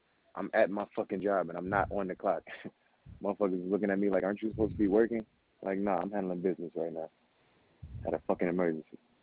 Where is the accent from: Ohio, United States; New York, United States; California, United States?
California, United States; Los Angeles; I'm born and raised in South Central LA.